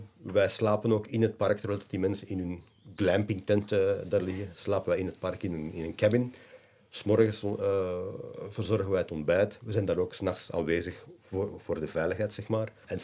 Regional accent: Belgium; wij als Belgen beseffen dat niet

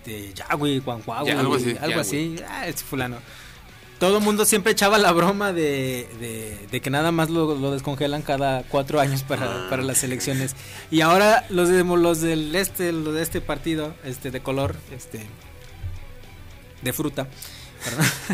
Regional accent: Mexico; No, bueno, ya, es bro, somos mexicanos, nosotros sí nos podemos echar carreta.

